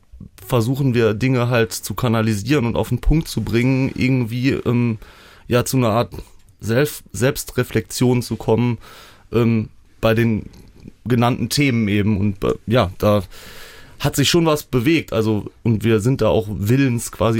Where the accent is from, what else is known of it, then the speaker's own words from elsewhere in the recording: Rhineland, Germany; wir kommen ja aus dem Rheinland und ich habe Karneval gefeiert.